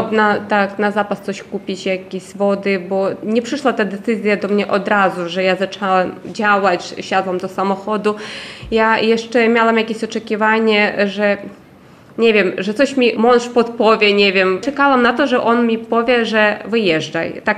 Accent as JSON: {"language": "Polish", "country": "Ukraine", "second_language": "Polish", "moved": "as an adult", "lives_now": "Poland", "said": "Przyjechałam z Ukrainy, kiedy wybuchła wojna. Przyjechałam wraz z dziećmi, ze swoimi rodzicami."}